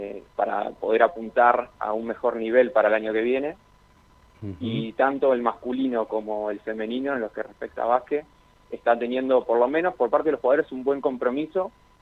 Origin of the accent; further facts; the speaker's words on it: La Plata, Buenos Aires Province, Argentina; Yo soy de La Plata.